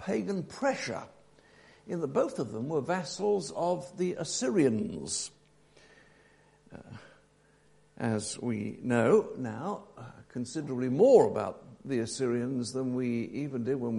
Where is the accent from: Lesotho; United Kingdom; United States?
United Kingdom; England; the Christian faith has been an integral part of being English, being British in the past. In many ways, it made us what we were.